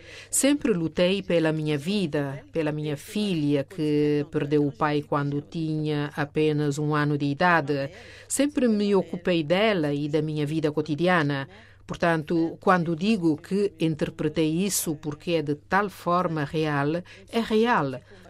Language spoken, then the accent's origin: Portuguese; Kananga, Kasaï-Central, DR Congo; Eu sou do Kananga. Há guerra no Kananga, há guerra em Beni.